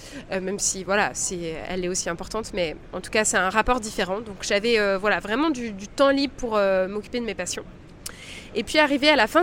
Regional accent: Chamonix, Auvergne-Rhône-Alpes, France; born there; Donc moi je suis née en France du côté de Chamonix dans les Alpes.

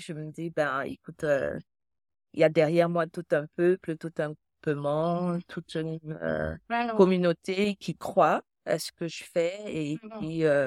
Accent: East, Cameroon; also born or lived in Batcha; Mais j'ai grandi aussi à l'est du Cameroun. Mais je viens de Batcha. C'est un village très, très, très dynamique.

